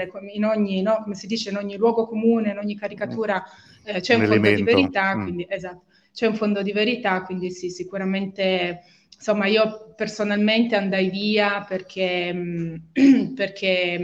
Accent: Chivasso, Piedmont, Italy; now in Dublin, Ireland; sono nella provincia di Torino, nella mia città natale dove sono cresciuta, si chiama Chivasso, e sono qui da fine marzo perché appunto venni in Italia, poi non potei più tornare a Dublino dove vivo, lavoro, insegno

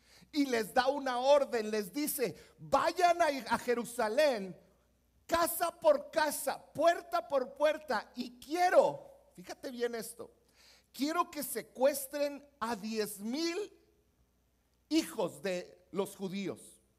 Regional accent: Mexico; Gracias a Dios somos mexicanos, Raciel.

